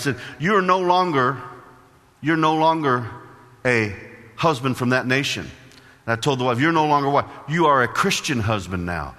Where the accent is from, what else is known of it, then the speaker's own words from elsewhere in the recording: Illinois, United States; I grew up in Illinois, so the border states, you have to dig them.